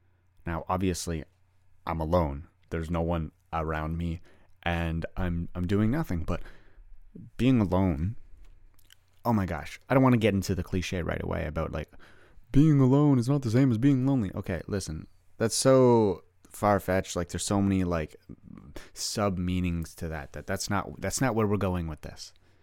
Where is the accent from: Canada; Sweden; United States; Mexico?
Canada; I'm a Canadian boy, played hockey.